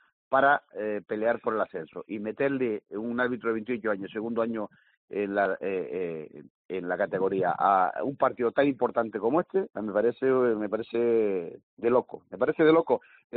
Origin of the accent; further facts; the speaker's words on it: Canary Islands, Spain; soy canario